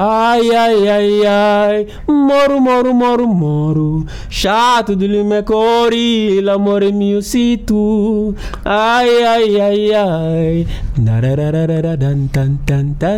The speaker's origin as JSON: {"language": "Italian", "country": "Nigeria", "second_language": "Italian", "lives_now": "Palermo, Italy", "said": "vengo dalla Nigeria, ho 21 anni, abito a Palermo e studio lì a Palermo, al Conservatorio di Musica."}